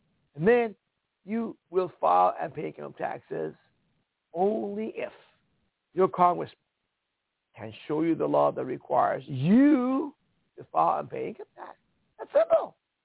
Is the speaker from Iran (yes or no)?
yes; Iran; I could not talk like this in Iran, where I came from. When I was growing up in Iran as a child in the 1970s